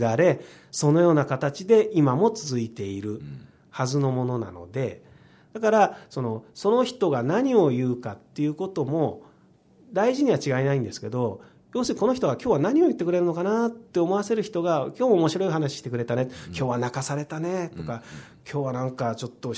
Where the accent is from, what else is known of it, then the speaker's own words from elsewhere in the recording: Tokorozawa, Saitama, Japan; now in Tokyo, Japan; 僕ね、所沢出身なんですけど、はい、大学、まあ、東京で出てからずっと東京にいて、